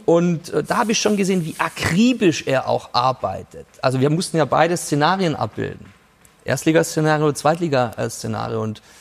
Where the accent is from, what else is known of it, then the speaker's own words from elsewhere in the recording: Swabia, Germany; Über sowas mache ich mir als Schwabe gar keinen Gedanken.